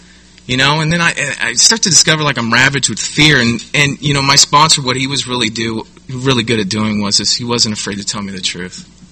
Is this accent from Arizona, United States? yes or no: no; San Diego, California, United States; I was born and raised here in San Diego by a loving family.